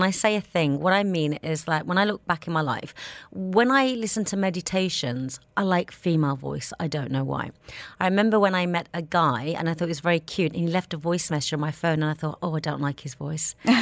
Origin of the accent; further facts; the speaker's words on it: England, United Kingdom; born there; Or is it because I was born in England? I am an Indian.